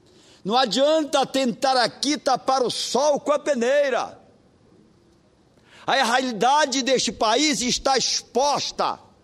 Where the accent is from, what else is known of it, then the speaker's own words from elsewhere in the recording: Pará, Brazil; Você, lá do interior do Pará, da minha cidade natal, do Marajó, de Soure, de Salvaterra